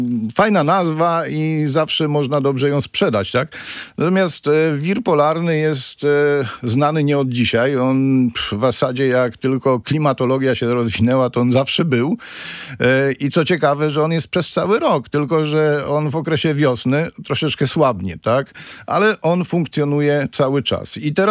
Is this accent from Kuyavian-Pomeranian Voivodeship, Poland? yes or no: yes; Grudziądz, Kuyavian-Pomeranian Voivodeship, Poland; notabene w Grudziądzu, bo jestem z Grudziądza